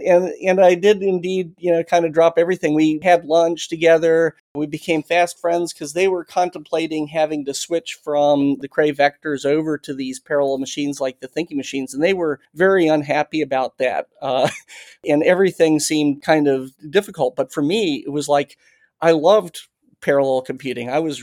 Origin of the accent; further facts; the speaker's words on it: Virginia, United States; There's a physicist at Randolph-Macon College, which is a small college in my hometown. Small town, the college was as big as the town, I think.